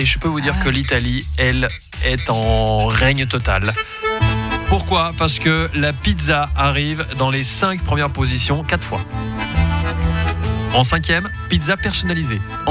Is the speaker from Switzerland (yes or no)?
yes; Switzerland; chez nous, en Suisse